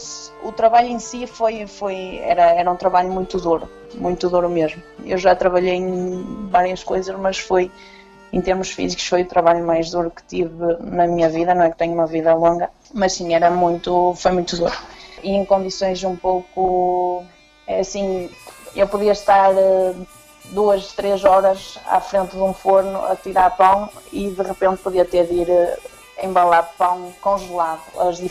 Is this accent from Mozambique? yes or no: no; Portugal; moved away as an adult; saí de Portugal em direção à Inglaterra sem nenhum tipo de proposta. Tinha uma prima em Inglaterra, com quem vivi nos primeiros tempos, em Birmingham, que é a segunda maior cidade de Inglaterra.